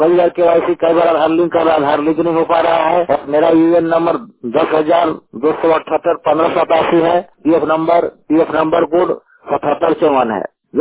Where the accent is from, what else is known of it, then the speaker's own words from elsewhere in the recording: Tegra, Jharkhand, India; ग्राम Tegra Jharkhand Palamu के रहने वाला हूँ।